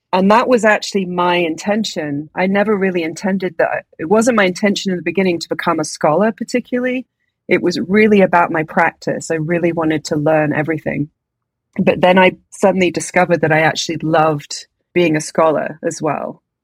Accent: South West England, United Kingdom; So I was born in the United Kingdom. I was born in the British Isles. I grew up in quite a rural part of Britain in the Southwest, and a really kind of sort of magical place.

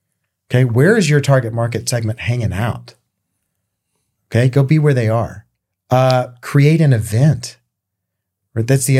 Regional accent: Sherman, Texas, United States; Like in my hometown in Sherman, Texas, they do like a summer concert series.

